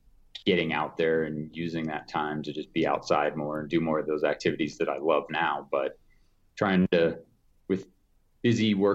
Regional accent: Evergreen, Colorado, United States; It's been amazing growing up in Evergreen over the past, 40 years, just to see it transform from a small mountain town to now, there's big houses

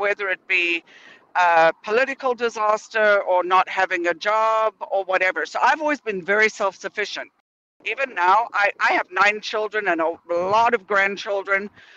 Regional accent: Zimbabwe; moved away; also born or lived in South Africa; I'm originally from Rhodesia, which is now Zimbabwe.

